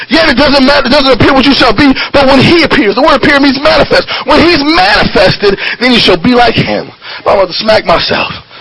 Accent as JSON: {"language": "English", "town": "New Orleans", "region": "Louisiana", "country": "United States", "said": "I'm from New Orleans, right? And in New Orleans, there's voodoo."}